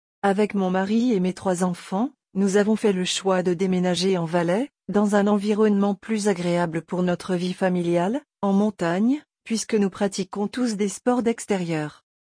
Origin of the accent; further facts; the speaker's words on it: Île-de-France, France; J'ai grandi en France près de Paris.